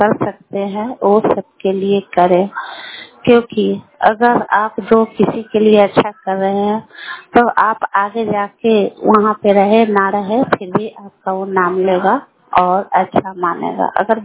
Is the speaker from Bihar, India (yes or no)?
yes; Anbarpur, Bihar, India; मैं लालगढ़ प्रखंड के अनबरपुर पंचायत के निवासी हूँ।